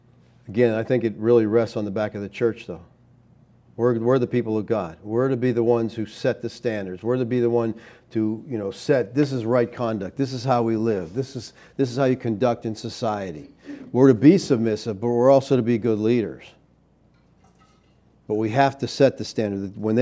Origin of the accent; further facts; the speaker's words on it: United States; I'm an American, and as an American, I'm under the Constitution of the United States.